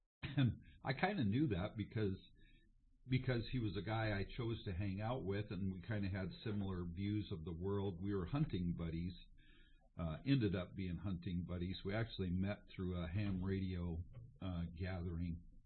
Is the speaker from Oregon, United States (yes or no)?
yes; Oregon, United States; I was born in Oregon, so, you know, I've been here most of my whole life